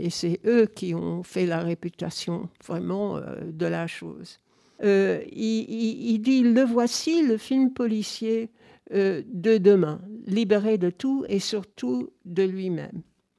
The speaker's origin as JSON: {"language": "French", "country": "United States", "second_language": "French", "lives_now": "France", "said": "En tant qu'Américaine habitant avec beaucoup de bonheur la France."}